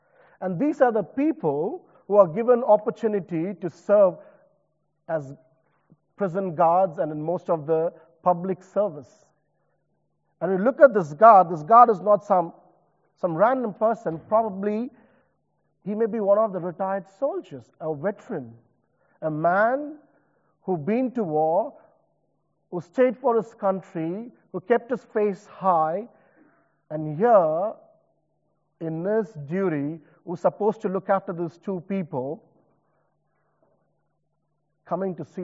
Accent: India; I remember growing up in India, the challenges that we have faced as a society. Growing up in a family where my dad is a businessman.

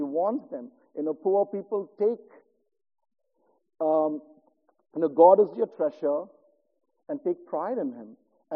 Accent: India; English is a second language; moved away as an adult; growing up in India, you know, I didn't study here. I come here, I did my graduate diploma. But schooling-wise, when I was growing up in India

